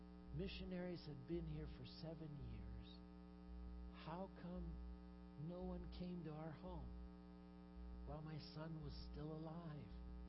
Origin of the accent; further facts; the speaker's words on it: Tuburan, Central Visayas, Philippines; I grew up in the Philippines in a different part of the country than where I live now. And we were living at that time in the late 50s and early 60s in a town called Tuburan on the island of Cebu. It was a small fishing community.